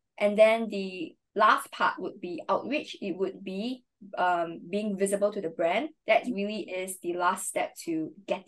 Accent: Singapore; that's when I guess people really get to know that I'm from Singapore

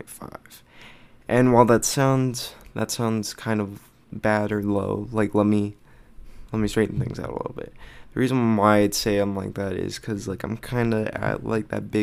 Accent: Arizona, United States; I was born and raised here in Arizona, so this is pretty much all I know.

